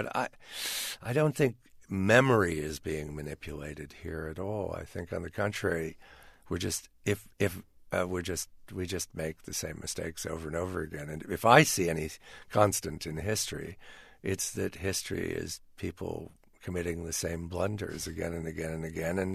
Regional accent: United States; even though I am an American

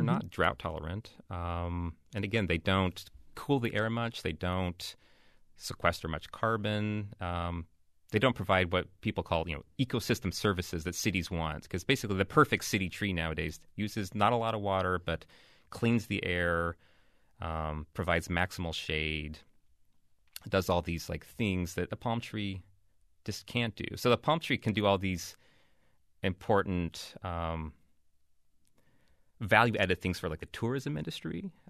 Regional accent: Utah, United States; I'm originally from Utah, so I have my four Utah trees.

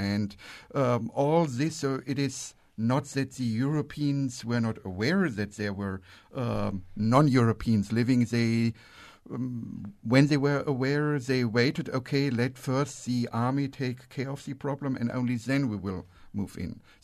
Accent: Germany; Since I'm coming from Germany, and it happens that my hometown is the county seat of where most of the 1840 settlers of Fredericksburg and New Braunfels came

